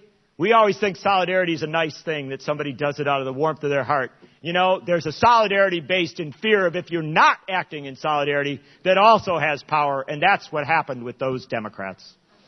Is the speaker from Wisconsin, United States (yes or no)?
yes; Madison, Wisconsin, United States; the teachers of Madison, my hometown, my 7-year-old's first grade teacher, walked off the job